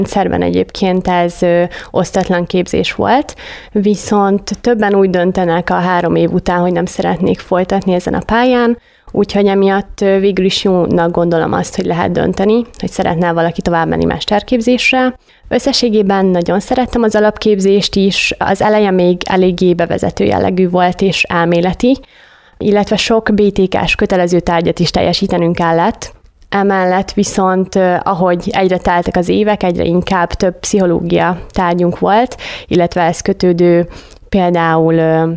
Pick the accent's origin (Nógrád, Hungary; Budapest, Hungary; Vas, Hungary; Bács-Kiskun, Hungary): Bács-Kiskun, Hungary; Kiskunhalas; Szeged így kiskunhalasiként is nagyváros számomra is